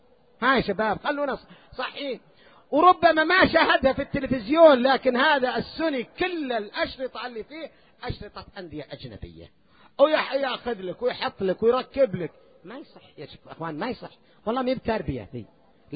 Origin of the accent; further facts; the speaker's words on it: Qassim Province, Saudi Arabia; عندنا في القصيم واحد قتل أخوه